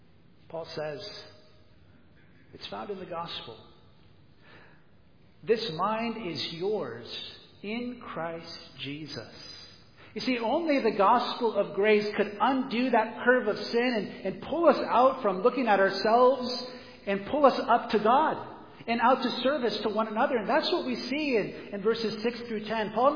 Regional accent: United States; I'm American, so I could talk about the States a little bit.

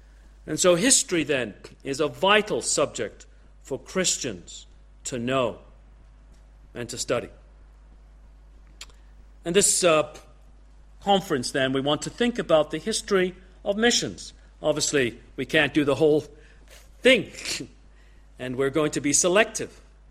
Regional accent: England, United Kingdom; also born or lived in Canada; I grew up here in England, born in the Midlands, and before we went to Canada, I would remember December the 26th of St. Stephen's Day.

